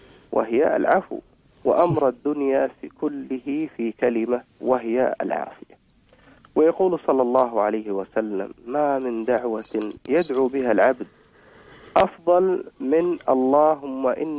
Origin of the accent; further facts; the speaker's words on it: Kuwait; ولو عملوا عندنا في الكويت أو وجدوا فرص عمل